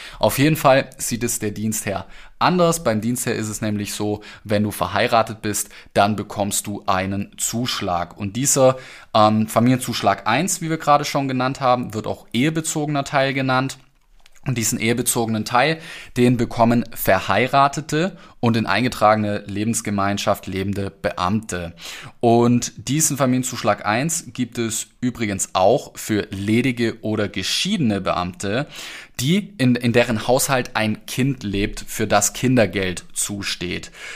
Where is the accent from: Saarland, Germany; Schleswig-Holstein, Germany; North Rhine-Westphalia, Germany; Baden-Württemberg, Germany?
Baden-Württemberg, Germany; Ludwigsburg; Ich komme ja aus Baden-Württemberg, genauer gesagt aus Ludwigsburg